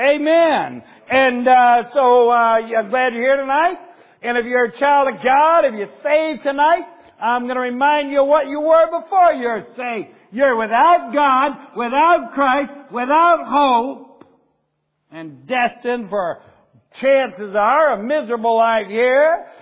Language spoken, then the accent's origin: English; Ohio, United States; I tell people all over the country, I'm from Ohio, I'm from the Midwest.